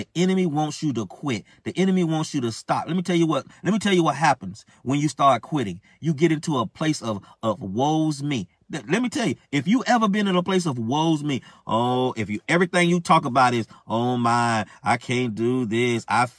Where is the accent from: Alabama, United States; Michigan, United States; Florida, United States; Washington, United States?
Florida, United States; I'm from Florida. I can walk on some flat, walk on the sand, walk on the road, whatever. Out here in Georgia, North Georgia